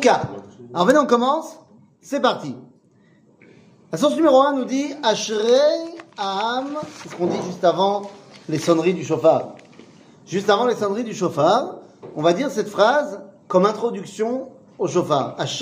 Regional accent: Metz, Grand Est, France; Moi, je viens de Metz

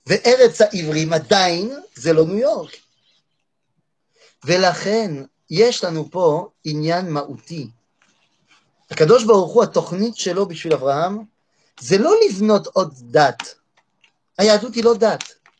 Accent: France; moved away; אני גדלתי בצרפת. יש לי אזרחות צרפתית, ויש לי דרכון צרפתי

